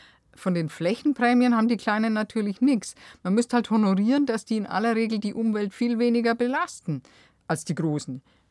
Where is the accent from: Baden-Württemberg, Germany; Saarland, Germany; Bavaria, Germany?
Bavaria, Germany; Und das bei uns in Bayern, wo der Durchschnittsbetrieb gerade mal 37 Hektar hat und 44 Kühe.